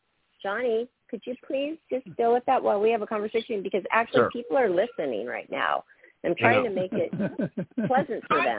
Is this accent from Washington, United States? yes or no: yes; Seattle, Washington, United States; You know, we're from Seattle. We like a lot of seafood.